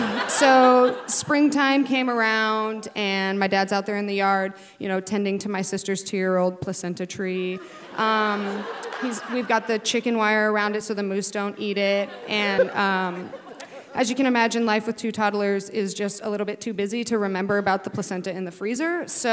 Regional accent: Alaska, United States; born there; So I was born in February, the dead of winter in Alaska here at Humana Hospital, 2 years after my sister.

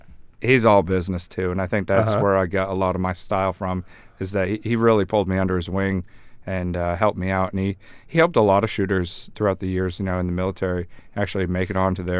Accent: Vermont, United States; now in Anchorage, United States; after growing up in Vermont and then to come up here, you know, it was always a dream to visit Alaska

